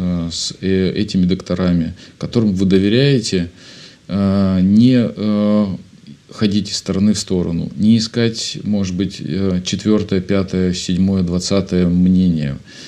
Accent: Vladimir, Vladimir Oblast, Russia; born there; Родился я во Владимире. Все вы знаете, что Владимир – это центр нашей, ну, Суздаль, Владимир – центр нашей, нашего православия.

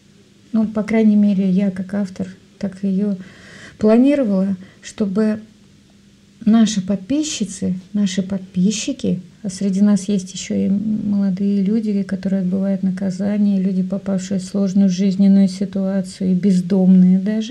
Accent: Voskresenovka, Amur Oblast, Russia; Амурская область, поселок Воскресеновка.

